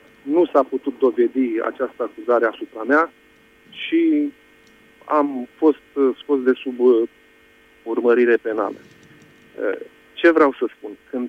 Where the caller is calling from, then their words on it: France; și sunt din Franța.